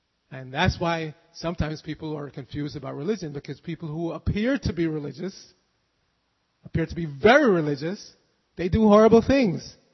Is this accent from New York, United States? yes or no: yes; New York City, New York, United States; I grew up in New York, and in the late 60s, there was the first major blackout where the entire New York City went dark